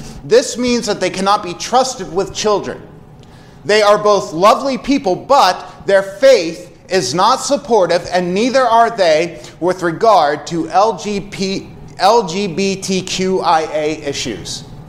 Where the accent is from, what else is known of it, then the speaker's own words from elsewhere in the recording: United States; As American Christians, we've just sort of, as I said, been cruising along.